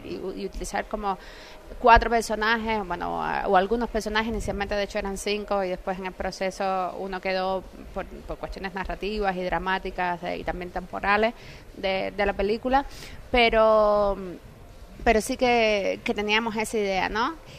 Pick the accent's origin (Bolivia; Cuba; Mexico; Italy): Cuba; now in Barcelona, Spain; porque yo, aunque soy cubano, vivo en España hace mucho tiempo, en Barcelona